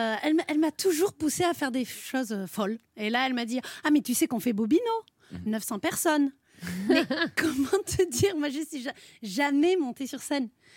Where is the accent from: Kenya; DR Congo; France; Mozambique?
France; South; Parce que le mot connasse pour nous est un mot mignon, sympathique, on est du Sud.